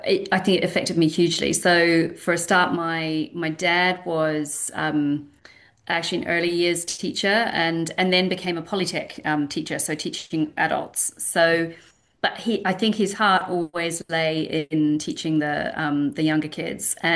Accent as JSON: {"language": "English", "country": "New Zealand", "tie": "born or raised there", "said": "So the important difference is that I grew up in New Zealand"}